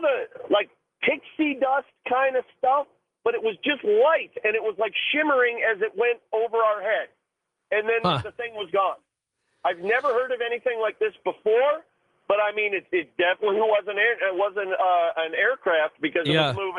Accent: Atlanta, Georgia, United States; Should I report it in the local place where I was at? I'm from Georgia.

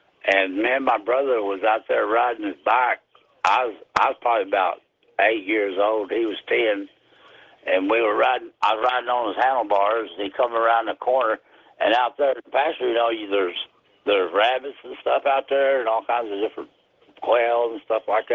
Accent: Odessa, Texas, United States; now in Abilene, United States; Yes, sir. My story, I was born and raised in Odessa.

